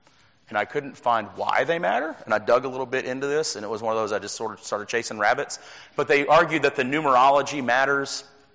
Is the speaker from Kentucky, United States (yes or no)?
yes; Louisville, Kentucky, United States; Yeah, I grew up in Louisville, and you know Louisville's a big horse race town.